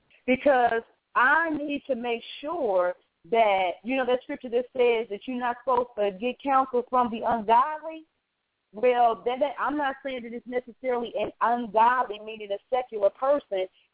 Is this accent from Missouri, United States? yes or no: yes; St. Louis, Missouri, United States; And for those of you that don't know, we're from St. Louis.